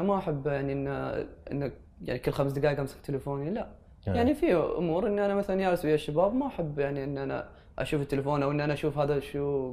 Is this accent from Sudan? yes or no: no; United Arab Emirates; أنا من أصول يمنية وأنا أفتخر أني أنا من أصول يمنية، لكن الحين أنا أحمل الجواز الإماراتي وأنا إماراتي.